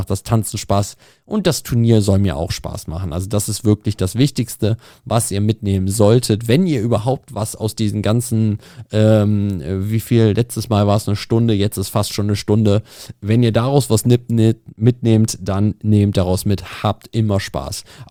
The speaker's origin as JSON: {"language": "German", "town": "Lichtenberg", "region": "Berlin", "country": "Germany", "tie": "born or raised there", "said": "Und meine Heimat ist Lichtenberg."}